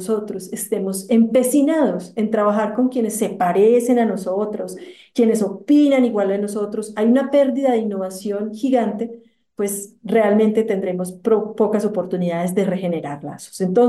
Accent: Colombia; el gran reto que nosotros como colombianos debemos gestionar

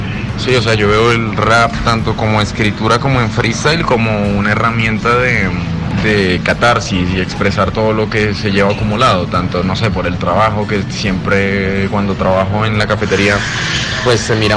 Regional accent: Venezuela; also born or lived in Dominican Republic; now in Bogotá, Colombia; llegué a Bogotá un 16 de septiembre del año 2014. Llegué desde Santo Domingo, República Dominicana. a República Dominicana llegué un 2 de enero de 2012, que fue cuando dejé Venezuela. A diferencia de muchos otros venezolanos, pues mis condiciones de migración fueron muy distintas

